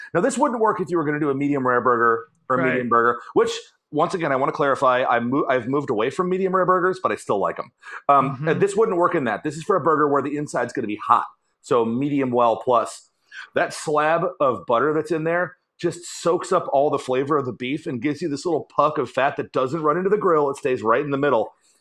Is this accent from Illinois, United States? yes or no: yes; Illinois, United States; I'm from Central Illinois, and I grew up in a town that was surrounded on all sides by cornfields